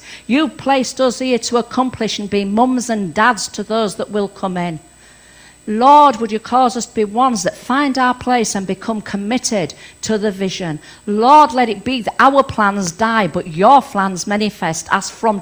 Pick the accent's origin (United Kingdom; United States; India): United Kingdom; England; however, in Scotland, I must admit, when I go up to Scotland, I am the English.